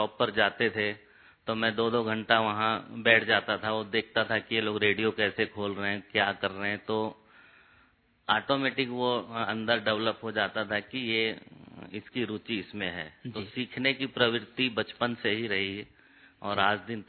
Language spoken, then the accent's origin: Hindi; Bilaspur, Chhattisgarh, India; और लौकिक में छत्तीसगढ़ बिलासपुर से हैं और बिलासपुर में ही हमारा जन्म हुआ और सिंधी परिवार के थे तो बहुत माना बड़ी फैमिली थी, चाचा दादा दादी सब इकट्ठे ही सारे परिवार में रहते थे